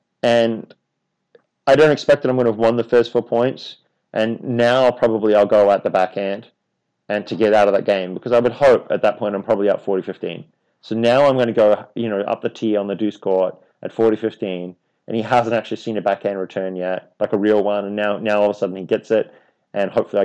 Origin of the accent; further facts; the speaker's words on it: Australia; I'm Australian and baseball is a big